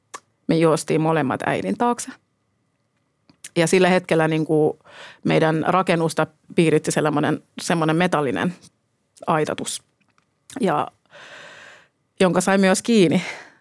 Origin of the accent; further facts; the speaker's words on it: Gambia; now in Finland; olen kotoisin Gambiasta.